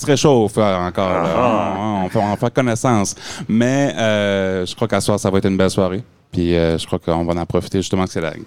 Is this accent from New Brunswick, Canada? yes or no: yes; New Brunswick, Canada; accent: Acadian; nous autres, on vient de la baie des Chaleurs. Fait que ça, c'est la grande baie qui est entre nous autres et la Gaspésie, au Nouveau-Brunswick.